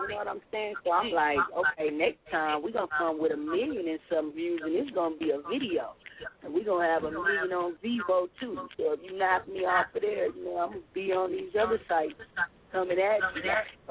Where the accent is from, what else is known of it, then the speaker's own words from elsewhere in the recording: Lake Charles, Louisiana, United States; I mean, I'm from Lake Charles, Louisiana.